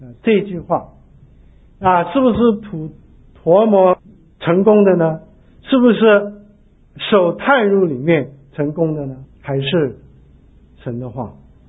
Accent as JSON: {"language": "Chinese", "country": "China", "said": "那我们中国人呢是很会用口水的，对不对？"}